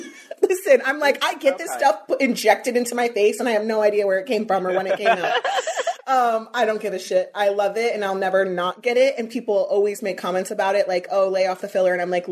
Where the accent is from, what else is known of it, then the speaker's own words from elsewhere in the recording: Pennsylvania, United States; No, I'm from Pennsylvania, but I moved here because my ex-husband was military and I never left.